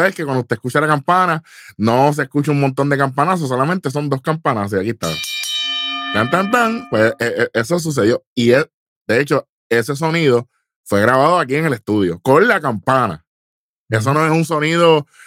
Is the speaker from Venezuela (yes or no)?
no; Puerto Rico; todos nosotros somos puertorriqueños.